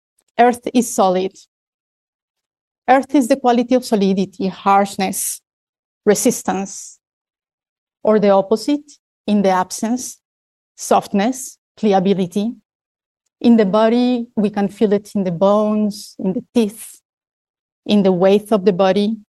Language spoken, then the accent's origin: English; Montreal, Quebec, Canada; I come from Montreal, Quebec, Canada